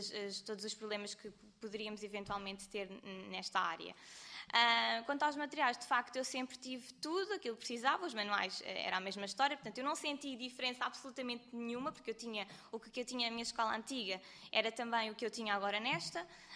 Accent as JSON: {"language": "Portuguese", "town": "Azambuja", "region": "Lisbon", "country": "Portugal", "said": "Eu sou da Azambuja."}